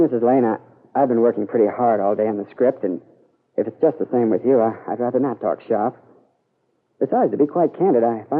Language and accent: English; Martha's Vineyard, Massachusetts, United States; born there; However, I was born in Massachusetts, Martha's Vineyard.